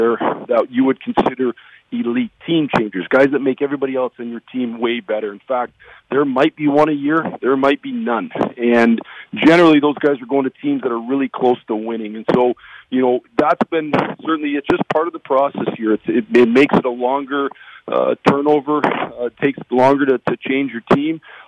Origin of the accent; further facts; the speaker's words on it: Sault Ste. Marie, Michigan, United States; also born or lived in Detroit; I'm a Michigan boy. I was born in Detroit and grew up in Sault Ste. Marie and spent most of my life, all my life in the Midwest and a lot of my life in Michigan.